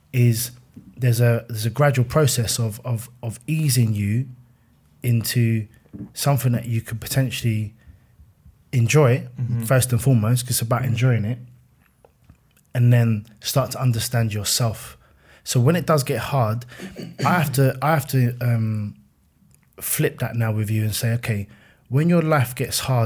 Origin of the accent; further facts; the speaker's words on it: Fort Worth, Texas, United States; and I'm a kid from Fort Worth in my head, and I'm thinking, how am I even, what?